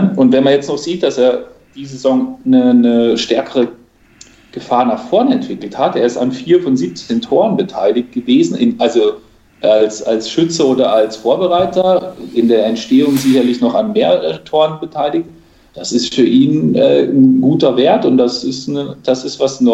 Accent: Freiburg, Baden-Württemberg, Germany; Also Günther ist halt für uns als Freiburger, der ist einfach schon eine Bank.

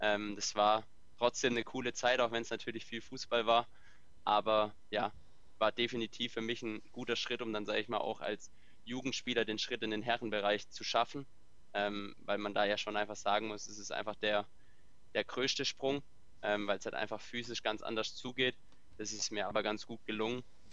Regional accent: Baden-Württemberg, Germany; ich komme ja aus Württemberg

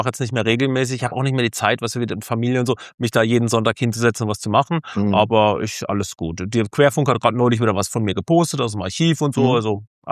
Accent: Karlsruhe, Baden-Württemberg, Germany; Aber letzte Woche als Karlsruher... War eine harte Woche in Karlsruhe.

